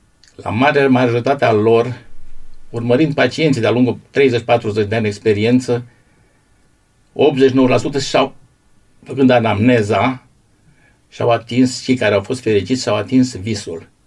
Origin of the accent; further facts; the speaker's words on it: Romania; born there; now in Constanța, Romania; Deci, eu m-am născut pe malul Jiului.